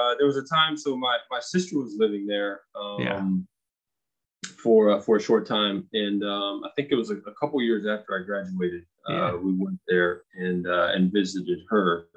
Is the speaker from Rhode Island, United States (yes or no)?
no; Tennessee, United States; But growing up in Tennessee, the town that I grew up in, we don't have in my hometown, there's no red light or anything.